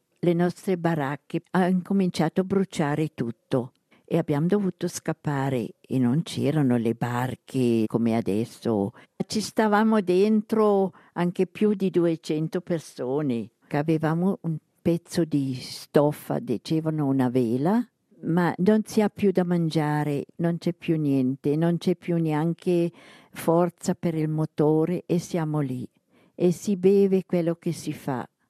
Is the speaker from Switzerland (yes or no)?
yes; Densbüren, Aargau, Switzerland; Italian is a second language; Però siamo da Densburen Argovia.